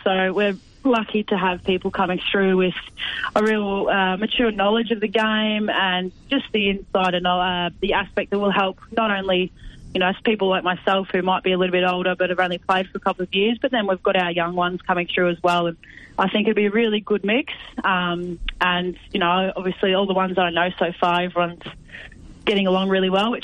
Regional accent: Macedon, Victoria, Australia; now in Torquay, Australia; So I'm locally from Macedon, but I've been in Torquay Geelong area for the last 5 or 6 years.

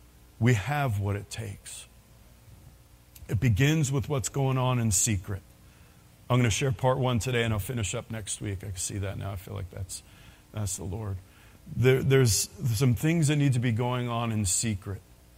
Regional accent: New York City, New York, United States; foul language I didn't even know growing up in New York City.

